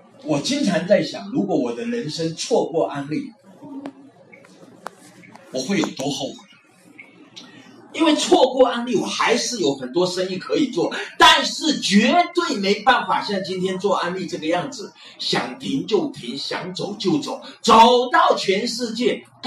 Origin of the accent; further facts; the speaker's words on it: China; 感觉作为一个中国人创业真的叫做前不着村后不着地